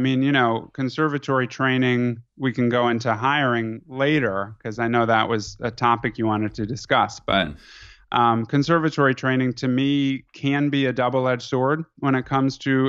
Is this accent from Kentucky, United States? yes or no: yes; Louisville, Kentucky, United States; also born or lived in Chicago; I'm originally from the Midwest, a town called Louisville, Kentucky, which is most famous for Muhammad Ali and for the Kentucky Derby. But I was born in Chicago and had some roots there.